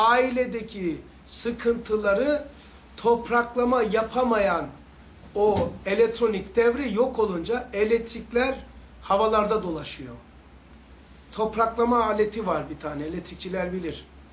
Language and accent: Turkish; Black Sea Region, Turkey; Ben Karadenizliyim. Tahtadan evimiz vardı.